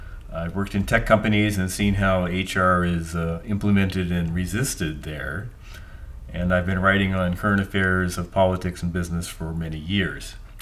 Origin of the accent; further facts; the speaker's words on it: Kansas City, United States; my background is I grew up near Kansas City. I went to MIT and studied engineering and computer programming.